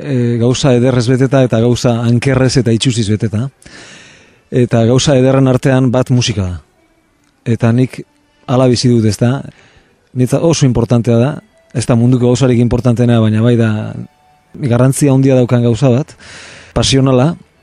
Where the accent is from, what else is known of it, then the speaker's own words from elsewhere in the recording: Amorebieta-Etxano, Basque Country, Spain; Herrikumea izan naiz ni beti, Zornotzan bizi izan naiz, lehenengo nire bizitzako lehenengo urteak. Eta gero ja, ba orain dela 10 bat urte Gasteizen bizi naizela, hirian.